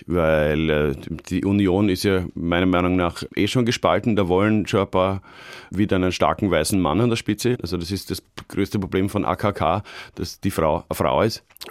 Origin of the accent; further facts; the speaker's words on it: Austria; weil ich bin ja Österreicher